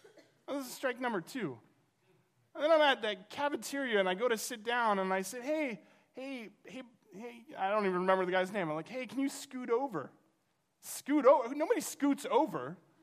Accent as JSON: {"language": "English", "region": "Oklahoma", "country": "United States", "moved": "yes", "lives_now": "New York, United States", "said": "I moved from Oklahoma to New York"}